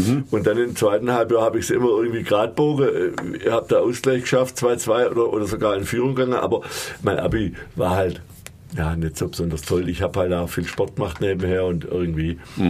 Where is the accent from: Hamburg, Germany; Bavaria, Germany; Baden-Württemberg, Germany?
Baden-Württemberg, Germany; Calw; Ja, ich komme aus Calw, also genauer gesagt aus Stammheimer Calw, das ist der Höhenkurort oben. Ja, Calw liegt da ziemlich tief.